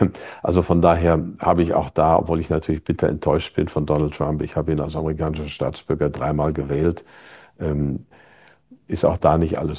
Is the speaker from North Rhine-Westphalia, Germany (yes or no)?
yes; Plettenberg, North Rhine-Westphalia, Germany; Ich komme aus Plettenberg zufällig, also es ist unser beider Heimatort.